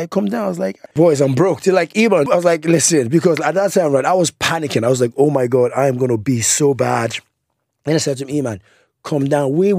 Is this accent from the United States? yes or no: no; Nigeria; And then I said, hey, I'm Nigerian.